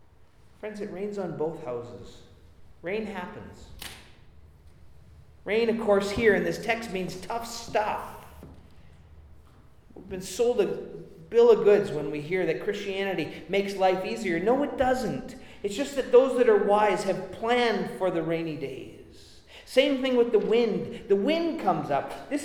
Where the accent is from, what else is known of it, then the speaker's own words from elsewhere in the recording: Winnipeg, Manitoba, Canada; now in Vancouver, Canada; I grew up in Winnipeg.